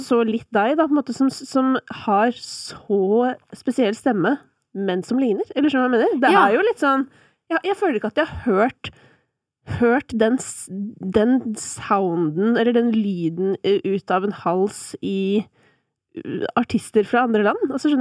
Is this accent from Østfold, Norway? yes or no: no; Kolbotn, Akershus, Norway; accent: Oslo; men jeg kommer jo fra Kolbotten som liksom grense Oslo sør